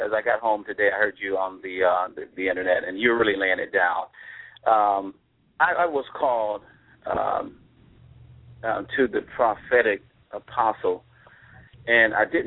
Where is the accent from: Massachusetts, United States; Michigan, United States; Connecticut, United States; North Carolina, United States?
Michigan, United States; Detroit; I'm a warm weather child, so I love warm weather. I'm from Detroit, Michigan.